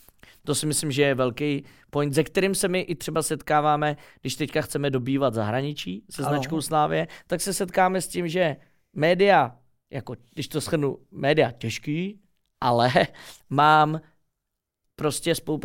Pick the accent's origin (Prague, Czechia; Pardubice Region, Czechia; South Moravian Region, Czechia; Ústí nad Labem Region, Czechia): Prague, Czechia; Protože jsem Pražák, že jo? Born and raised